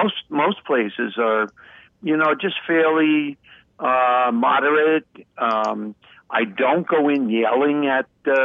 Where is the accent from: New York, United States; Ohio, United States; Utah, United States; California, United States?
New York, United States; Amityville; I am from Amityville, Long Island, so I might have an edge on other people.